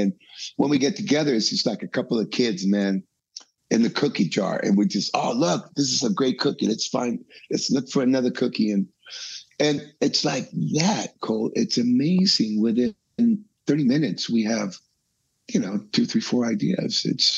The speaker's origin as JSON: {"language": "English", "town": "Tijuana", "region": "Baja California", "country": "Mexico", "tie": "born or raised there", "lives_now": "Los Angeles, United States", "said": "He's from Denmark and I'm from Mexico. I grew up in Tijuana. I'm in LA, been in LA for a long time. I'm a Southern California guy"}